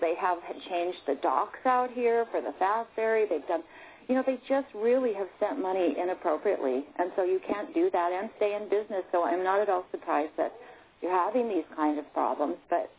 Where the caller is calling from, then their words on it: Cordova, Alaska, United States; So, yeah, I am calling from Cordova because I love that woman about that.